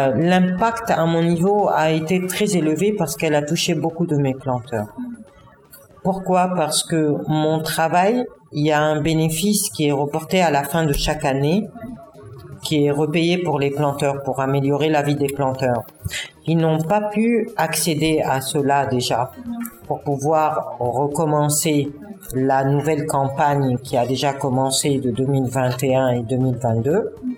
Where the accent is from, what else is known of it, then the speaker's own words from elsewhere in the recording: Côte d’Ivoire; Et quand vous leur dites que vous venez de la Côte d'Ivoire, le premier producteur mondial de cacao. On est connu comme étant premier producteur mondial de cacao.